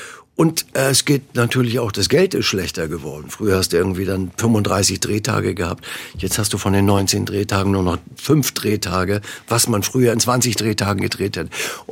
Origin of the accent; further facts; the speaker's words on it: Northern Germany, Germany; Aber das Ganze drumherum ist mir dann als Norddeutscher, diskreter Mensch eher too much.